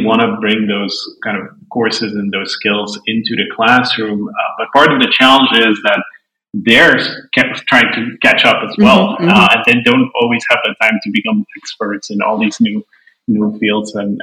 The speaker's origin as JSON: {"language": "English", "country": "Belgium", "tie": "born or raised there", "second_language": "English", "said": "I grew up in Belgium"}